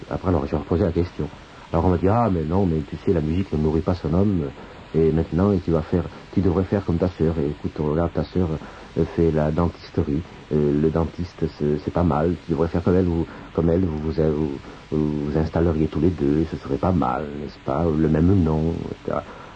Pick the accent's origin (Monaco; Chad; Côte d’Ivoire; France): Monaco; Je suis de Monaco